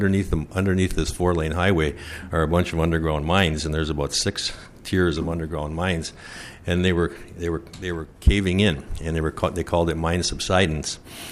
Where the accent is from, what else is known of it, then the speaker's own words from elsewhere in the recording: Chisholm, Minnesota, United States; I'm from Chisholm.